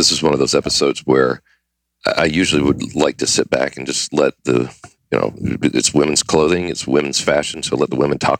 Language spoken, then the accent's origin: English; the South, United States; I grew up in the South, and I think during my period of time when I was in college